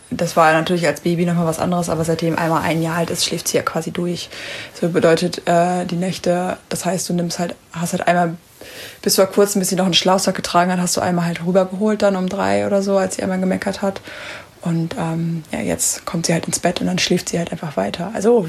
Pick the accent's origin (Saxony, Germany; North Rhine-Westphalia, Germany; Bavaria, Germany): North Rhine-Westphalia, Germany; ich komme aus dem Pott.